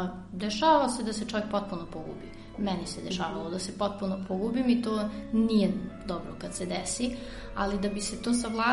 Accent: Požarevac, Southern and Eastern Serbia, Serbia; sviram violinu, iz Požarevca sam.

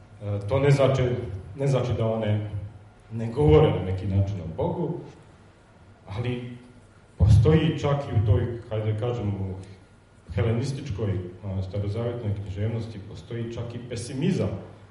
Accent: Bosnia & Herzegovina; u stvari to je, kako se kod nas u Bosni kaže, muštuluk.

